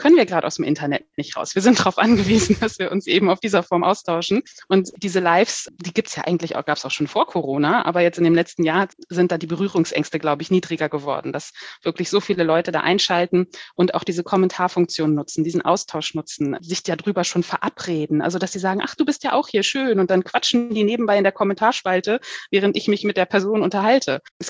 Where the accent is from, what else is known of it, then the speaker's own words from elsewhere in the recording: Hanover, Lower Saxony, Germany; seit ich hier im Süden wohne. Ich komme ursprünglich aus dem Norden, aus Hannover. Und wir sind dann hier in die Gegend von Heidelberg-Mannheim gezogen.